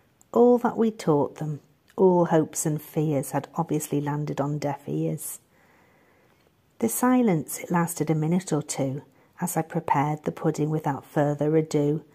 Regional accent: North West England, United Kingdom; now in Germany; I come from Northwest England. Right now I'm living in Germany

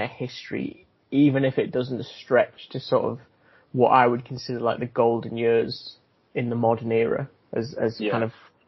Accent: Durham, North East England, United Kingdom; just growing up in Durham, it lent definitely more towards Newcastle

